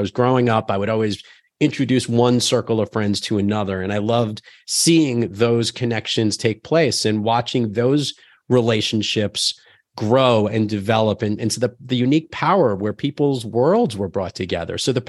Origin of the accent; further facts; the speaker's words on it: Rockaway Beach, New York, United States; My basketball court growing up in Rockaway Beach was on the corner of an intersection